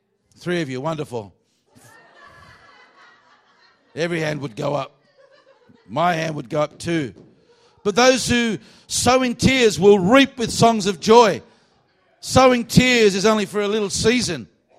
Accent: Australia; accent: Australian; I just said to God, Lord, if I'm moving to America, please don't let me lose my Aussie accent, please.

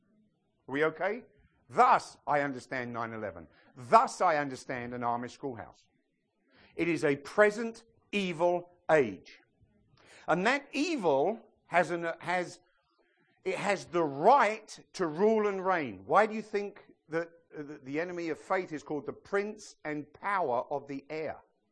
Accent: England, United Kingdom; I can't mark them because I'm English.

